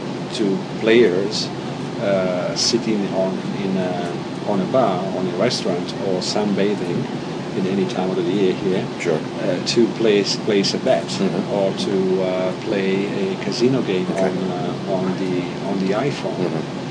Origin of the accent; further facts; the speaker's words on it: Boston, Massachusetts, United States; now in Las Vegas, United States; well, I was raised in Boston until a few months ago, then I moved to Las Vegas.